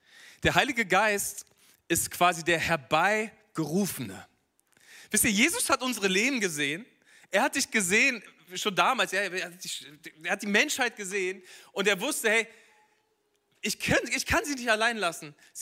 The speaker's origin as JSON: {"language": "German", "region": "Berlin", "country": "Germany", "tie": "born or raised there", "said": "Bei uns zu Hause in Berlin, bei meinen Eltern, gab es das normale Geschirr und es gab das gute Geschirr für besondere Anlässe."}